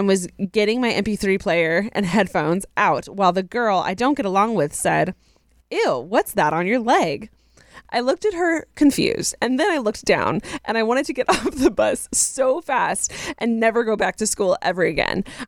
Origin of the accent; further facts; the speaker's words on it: Wisconsin, United States; And I'm from Wisconsin.